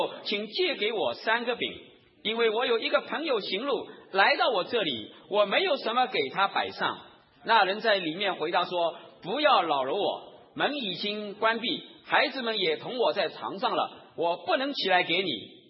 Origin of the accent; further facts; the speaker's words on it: Shanghai, China; accent: Shanghainese; 我们上海话叫某些女婿